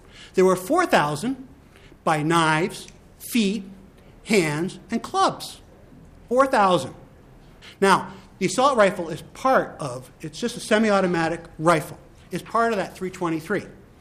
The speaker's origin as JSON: {"language": "English", "region": "New York", "country": "United States", "tie": "born or raised there", "said": "I grew up in New York State. My pistol permit is not valid for New York City."}